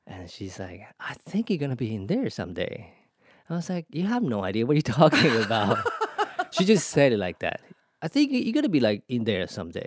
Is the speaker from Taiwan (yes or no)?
yes; Kaohsiung, Taiwan; the New Philharmonic happened to be in Taiwan and actually in my hometown, Kaohsiung, for a tour with Mazur.